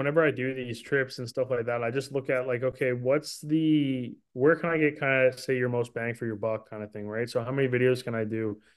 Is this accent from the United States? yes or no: no; Clarenville, Newfoundland and Labrador, Canada; what kind of an impact that had on my hometown. Cause like Clarenville, Newfoundland, like, you know, again, small place where you're growing up, right?